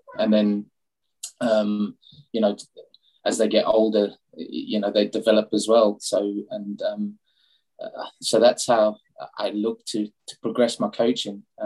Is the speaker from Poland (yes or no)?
no; South Africa; now in Leeds, United Kingdom; I grew up in South Africa. So my parents immigrated from the UK when I was very young. I did a fair bit of running in South Africa.